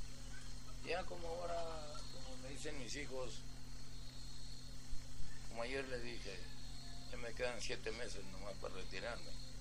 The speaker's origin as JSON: {"language": "Spanish", "town": "Tijuana", "region": "Baja California", "country": "Mexico", "tie": "born there", "said": "tengo doble ciudadanía. Yo nací en Tijuana y soy ciudadano americano también."}